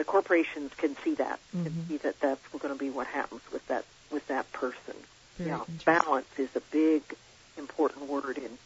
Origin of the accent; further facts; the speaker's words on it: Idaho, United States; We were raised in Idaho